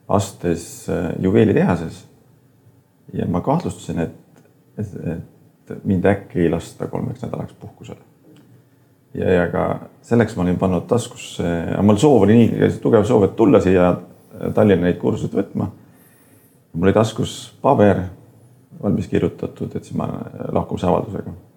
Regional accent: Saare County, Estonia; ma võib-olla olen ainuke saarlane, kes ei oska ujuda korralikult.

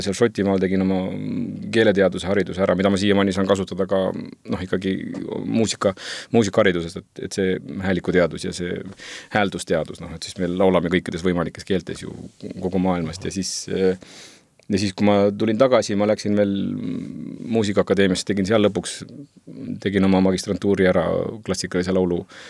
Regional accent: Palamuse, Jõgeva County, Estonia; ma ise olen Palamusel kandist pärit ja Palamusel on alati kuidagi see kultuur ja kultuuri tegemine väga, väga oluline olnud

